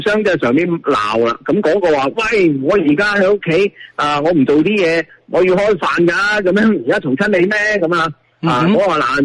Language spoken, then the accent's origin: Cantonese; Guangdong, China; 喺我哋廣東喺我哋家鄉我哋好多 friend 喺度支持緊你啊